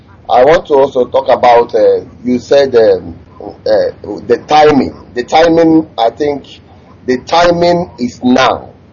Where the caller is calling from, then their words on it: Spain; I'm calling from Spain.